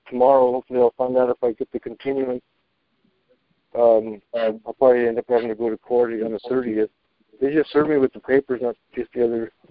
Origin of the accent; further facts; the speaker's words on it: Colorado, United States; I'm from Colorado.